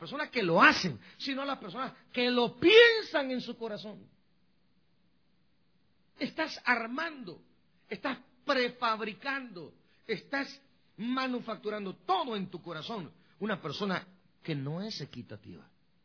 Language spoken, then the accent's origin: Spanish; El Progreso, Guatemala; la bomba que se detonó fue hecha en El Progreso, en mi pueblo, fíjate, para que se den cuenta la capacidad que tenemos hoy.